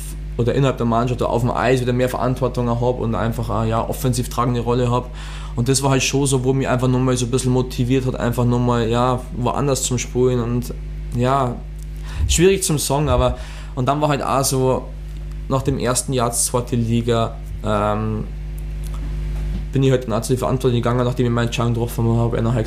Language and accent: German; Rosenheim, Bavaria, Germany; für mich schon so als Einheimischer, als gebürtiger Rosenheimer